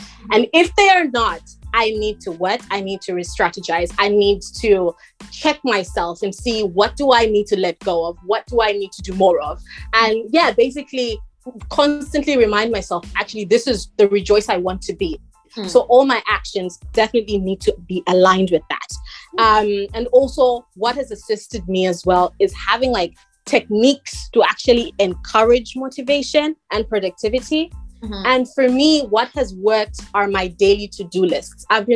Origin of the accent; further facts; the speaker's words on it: Malawi; now in United Kingdom; I'm from Malawi. I'm currently in the UK.